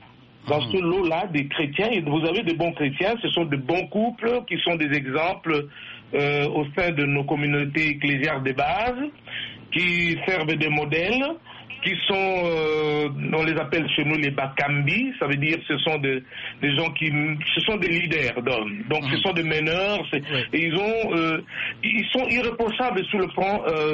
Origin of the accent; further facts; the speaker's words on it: DR Congo; moi je suis de la République démocratique du Congo